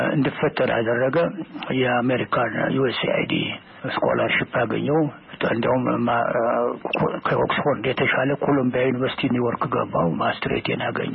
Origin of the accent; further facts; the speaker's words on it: Dejen, Amhara, Ethiopia; born there; ደጀን የሚባል ከጓጽዮን ባሻገር አባይ ተሻግሮ አፋፉ ላይ ነው የተወለድኩት